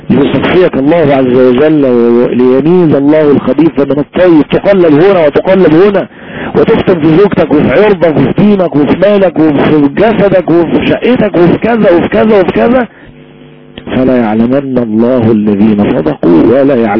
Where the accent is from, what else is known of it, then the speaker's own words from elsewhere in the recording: Egypt; إنني أخاف على بلدي مصر مخافة شديدة